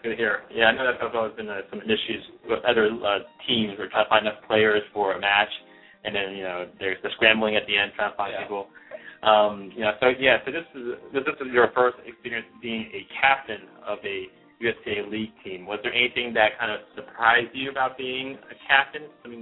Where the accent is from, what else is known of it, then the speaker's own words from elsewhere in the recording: Richmond, Virginia, United States; I'm from Richmond.